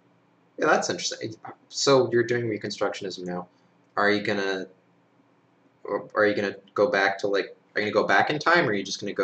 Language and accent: English; Canada; As a Canadian, I'm obligated to learn more about American history than Americans.